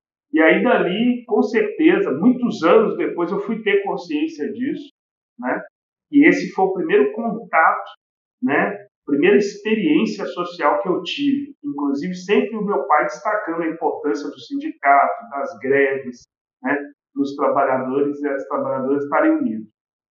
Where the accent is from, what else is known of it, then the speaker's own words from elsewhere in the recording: Contagem, Minas Gerais, Brazil; also born or lived in Belo Horizonte; sou morador de periferia a vida inteira. Nasci aqui em Belo Horizonte. Fui criado em uma cidade aqui do lado, na região metropolitana, cidade de Contagem.